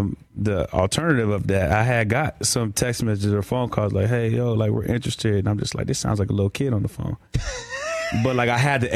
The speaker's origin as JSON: {"language": "English", "region": "California", "country": "United States", "said": "they know I'm from Cali."}